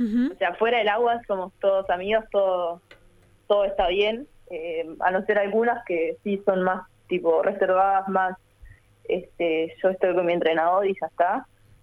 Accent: Paysandú, Uruguay; Yo soy de Paysandú y bueno, empecé ahí cuando tenía 9 años

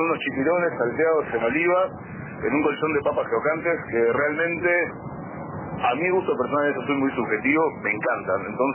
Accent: Rocha, Uruguay; decir que soy de Rocha. Realmente lo disfruto. Disfruto mucho de mi lugar y disfruto mucho de trabajar en el lugar donde vivo.

